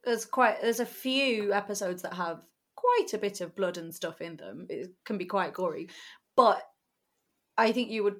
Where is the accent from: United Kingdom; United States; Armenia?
United Kingdom; The only thing I will say that is quite hard to get over as a British person is the butcher's accent.